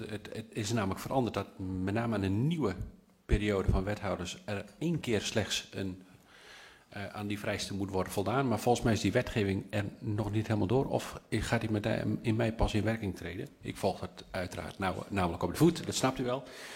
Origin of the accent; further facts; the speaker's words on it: Friesland, Netherlands; Zoals u misschien wel weet, ben ik Fries van afkomst.